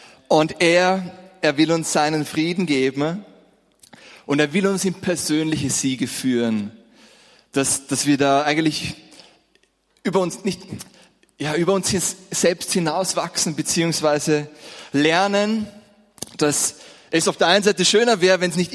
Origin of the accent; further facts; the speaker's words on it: Austria; haben wir es eigentlich ein sehr friedliches Leben als Österreicher, oder?